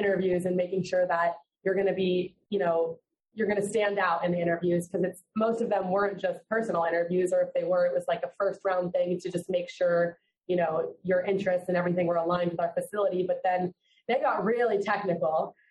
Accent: Fort Lauderdale, Florida, United States; So I'm from Fort Lauderdale. So I started local and just started calling, you know, all of the hospitals near me and through the state.

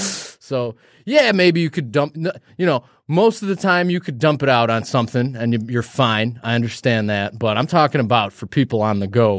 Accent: United States; It's only fair. I'm an American.

